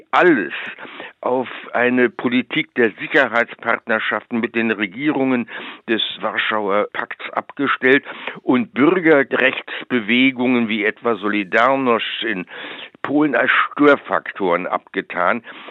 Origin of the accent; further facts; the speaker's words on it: Baden-Württemberg, Germany; also born or lived in Königsberg; Ich bin ein großteils in Württemberg aufgewachsener Königsberger. Die Familie meiner Mutter kam aus dem Baltikum, es war eine deutsch-baltische Familie. Die Familie meines Vaters stammt überwiegend aus Mitteldeutschland